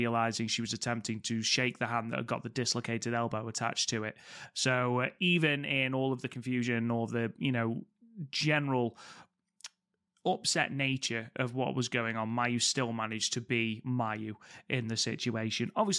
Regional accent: United Kingdom; it's a cup of tea, and I'm British, therefore I love nothing more than a cup of tea

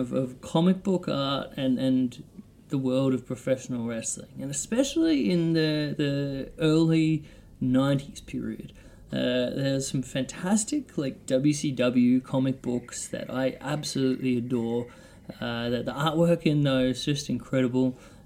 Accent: Victoria, Australia; here in Australia. You know, I grew up with a lot of, you know, Italian friends or Greek friends where I grew up in Victoria

